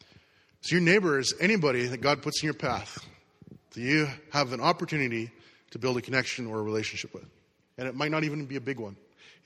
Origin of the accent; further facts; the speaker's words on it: Canada; I'm from Canada.